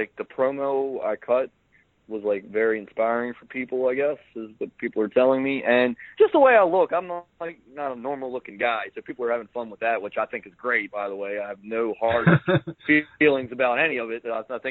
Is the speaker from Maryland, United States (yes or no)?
yes; Baltimore, Maryland, United States; I'm a guy from Baltimore, and we have the whole Raven Steelers rivalry.